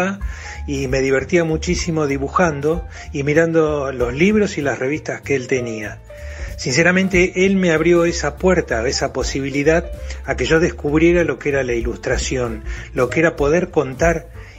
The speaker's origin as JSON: {"language": "Spanish", "town": "Rosario", "region": "Santa Fe", "country": "Argentina", "lives_now": "Buenos Aires, Argentina", "said": "hice Bellas Artes en la ciudad de Rosario, de donde yo soy, y empecé a trabajar desde muy joven en agencias de publicidad, en revistas y en diarios. Desde el año 1985 me vine a Buenos Aires"}